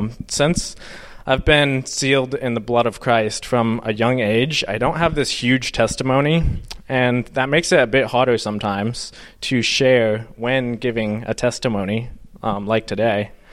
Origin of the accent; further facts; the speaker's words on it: Maine, United States; I'm from Midcoast, Maine.